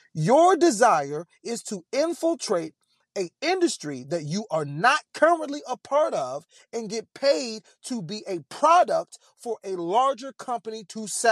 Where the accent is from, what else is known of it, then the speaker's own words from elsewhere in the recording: Harlem, New York, United States; I'm from Harlem. So I wanted to be all of that.